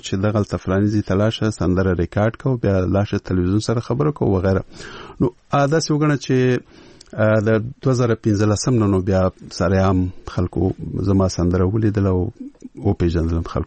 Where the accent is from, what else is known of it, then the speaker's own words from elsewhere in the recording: Peshawar, Khyber Pakhtunkhwa, Pakistan; زه ورکوټه په پېښور کې لوی شوی یم